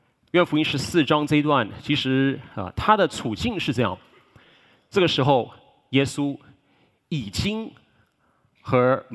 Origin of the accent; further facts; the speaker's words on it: Taiwan; 当然我不是外国人，我是台湾人，这个虽然你们可能看不出来